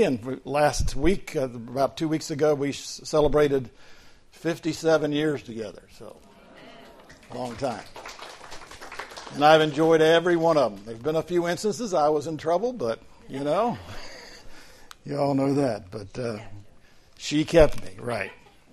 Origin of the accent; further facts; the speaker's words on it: Florida, United States; moved away as an adult; we came from Florida up here some 23 years ago, and we thought we'd stay about 10 or 12 years, and here we are.